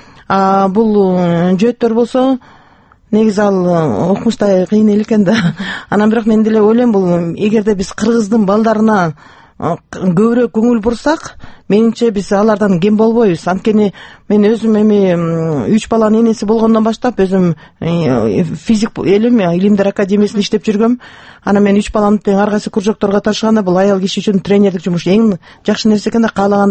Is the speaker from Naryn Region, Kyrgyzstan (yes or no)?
yes; Naryn, Naryn Region, Kyrgyzstan; Кийин 2-нчи класстан Нарын шаарына көчүп келдик.